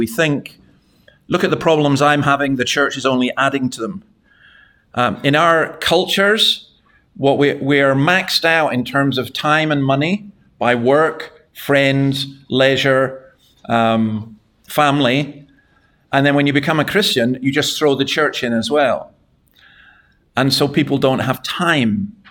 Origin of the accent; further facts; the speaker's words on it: Scotland, United Kingdom; I'm a Scottish Presbyterian minister, so I could spend an hour giving you my first point and just talk endlessly.